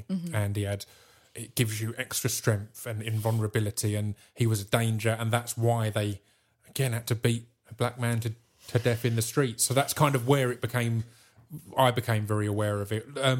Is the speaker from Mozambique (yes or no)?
no; United Kingdom; Being all British